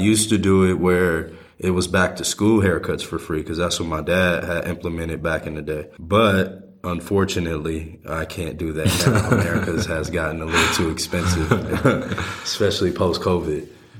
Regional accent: Pasadena, California, United States; because I come from Pasadena, California, and that's like 20, 25 minutes away from LA.

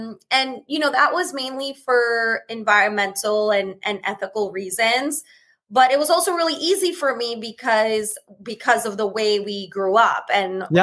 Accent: New York City, New York, United States; So I grew up first generation Indian. I'm born and raised in New York City. My parents came to this country in the late 70s.

